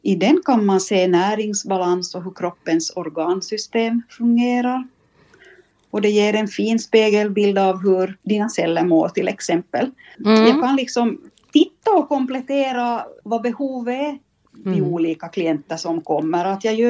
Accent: Vaasa, Ostrobothnia, Finland; born there; Jag är född i Vasa. Aha. Och där fanns ju många finska barn på gården. Så jag har lärt mig via de här barnen.

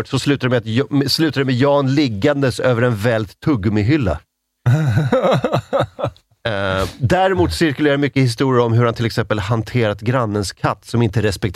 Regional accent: Öregrund, Uppsala County, Sweden; Jag är från Öregrund, vilket är en liten ort nära Östhammar

